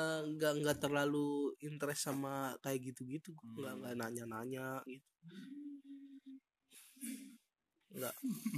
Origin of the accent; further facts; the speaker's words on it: Jakarta, Indonesia; now in Yogyakarta, Indonesia; Kan gue dari Jakarta ya, gue pindah untuk nemenin nenek gue